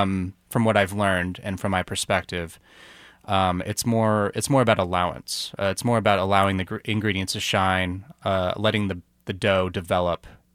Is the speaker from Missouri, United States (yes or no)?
yes; Harrisonville, Missouri, United States; I used to grow up eating that. I grew up in Harrisonville.